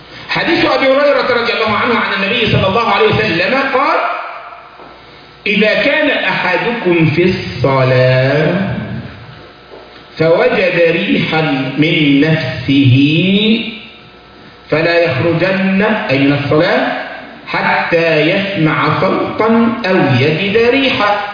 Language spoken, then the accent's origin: Arabic; Egypt; كان عندنا في مصر